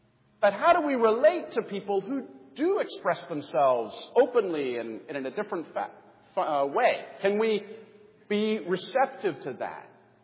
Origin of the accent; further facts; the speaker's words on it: Pittsburgh, Pennsylvania, United States; I'm from Pittsburgh.